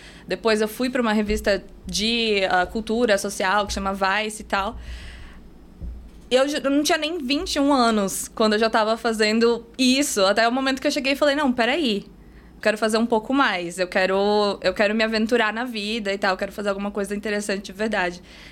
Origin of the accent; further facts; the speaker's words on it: Osasco, São Paulo, Brazil; Aí eu nasci e cresci em Osasco, minha vida inteira.